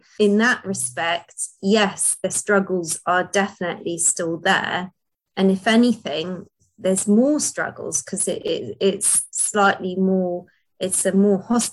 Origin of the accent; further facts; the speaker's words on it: Basra, Basra Governorate, Iraq; This is very personal to me because I come from Iraq, from Basra.